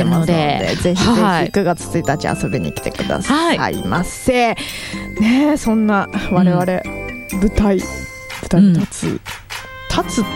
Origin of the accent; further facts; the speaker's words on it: Kansai, Japan; 私関西出身じゃない、うん、関西って毎週土曜日の夕方、うん、